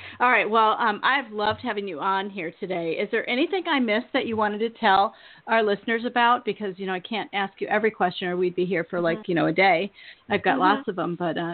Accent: California, United States; moved away as an adult; I'm from the Bay Area. I didn't know if you knew that or not, or if I told you.

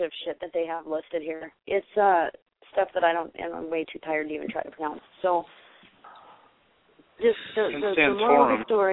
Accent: South Dakota, United States; also born or lived in Michigan; I'm from South Dakota and Michigan.

